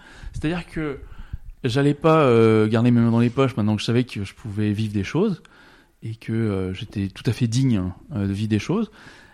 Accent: Brittany, France; Et je viens de Bretagne.

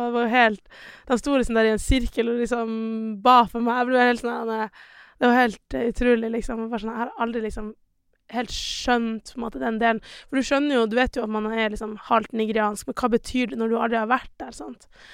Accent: Tromsø, Troms, Norway; for jeg er jo halvt nigeriansk, men jeg har aldri vært i Nigeria. Men, jeg er jo bare født og oppvokst i Tromsø, sant?

